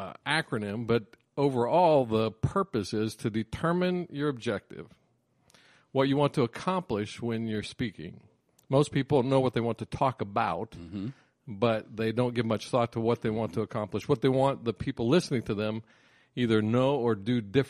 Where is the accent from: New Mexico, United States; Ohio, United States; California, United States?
Ohio, United States; Springfield; moved away as an adult; now in Pittsburgh, United States; I grew up in Springfield, Ohio.